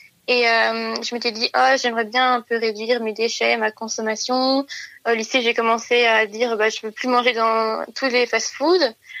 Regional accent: Auvergne-Rhône-Alpes, France; Je suis partie de chez moi après. Quand j'ai eu mon bac, puisque j'ai fait 2 ans de prépa dans une grande ville à côté de chez moi, à Lyon.

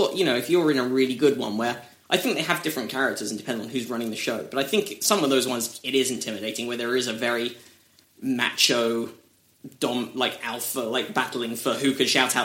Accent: United Kingdom; when I gig in America, when I walk on stage as a Brit, they make assumptions about me.

